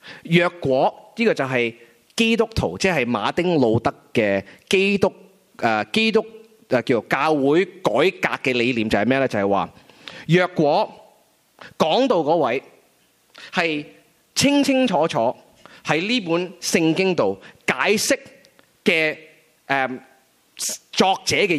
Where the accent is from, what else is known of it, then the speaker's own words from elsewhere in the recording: Hong Kong; 但系我觉得作为我哋香港人咧